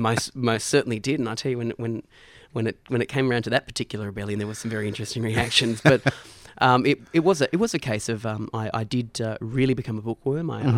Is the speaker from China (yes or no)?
no; East Fremantle, Western Australia, Australia; born there; I was born in East Fremantle